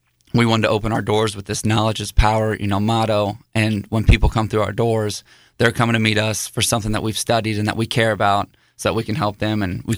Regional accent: Leavenworth, Kansas, United States; So I actually grew up just right up the road in Leavenworth, Kansas, born and raised up there.

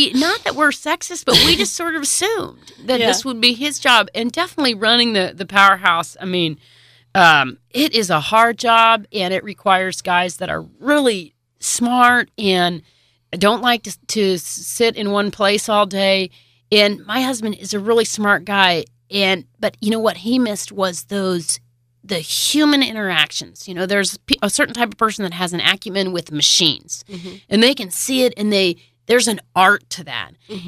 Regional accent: Kansas, United States; You know, we're from Kansas. People make fun of us.

